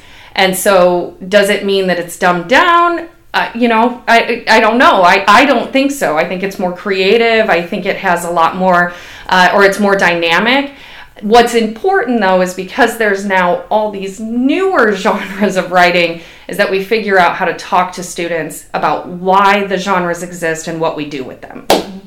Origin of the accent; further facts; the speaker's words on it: Indiana, United States; I grew up outside of Chicago in Northwest Indiana, and I come here